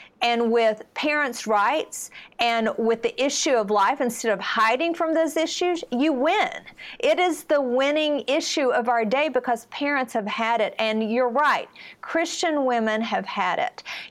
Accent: Virginia, United States; Virginia is my home state.

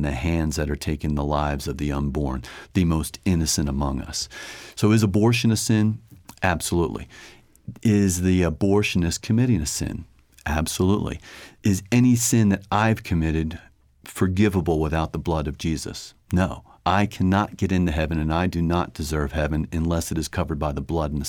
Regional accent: Pensacola, Florida, United States; I'm from Pensacola. If you travel over to Pensacola this time of the year, you will see lots of signs that say, warning, sea turtle nest, do not disturb.

